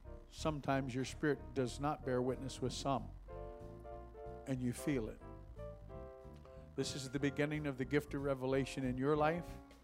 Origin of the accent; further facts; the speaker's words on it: West Virginia, United States; I'm a hillbilly from West Virginia.